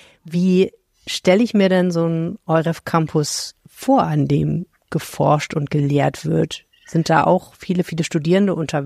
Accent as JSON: {"language": "German", "town": "Düsseldorf", "region": "North Rhine-Westphalia", "country": "Germany", "said": "Sie und ich als Düsseldorfer"}